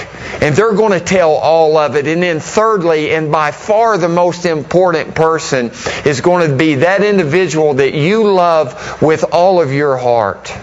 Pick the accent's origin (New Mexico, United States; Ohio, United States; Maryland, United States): New Mexico, United States; Now, I'm from New Mexico, so I may need some help spelling.